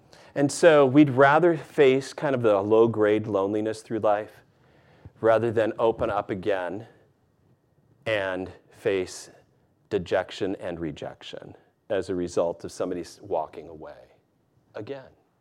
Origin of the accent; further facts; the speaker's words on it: Michigan, United States; That's where I grew up in Michigan.